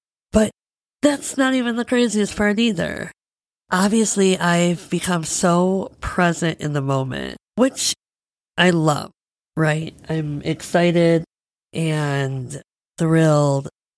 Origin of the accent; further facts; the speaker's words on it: Midwest, United States; And I told you I'm from the Midwest.